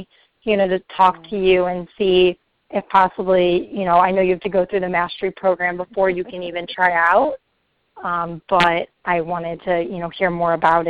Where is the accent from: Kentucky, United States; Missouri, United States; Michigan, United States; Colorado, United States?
Missouri, United States; St. Louis; I'm from St. Louis, Missouri.